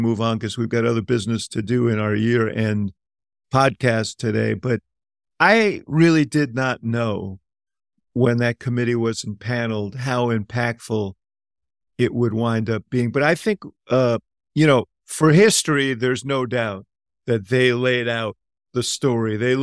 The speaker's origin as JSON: {"language": "English", "region": "Illinois", "country": "United States", "said": "And I'm from Cook County."}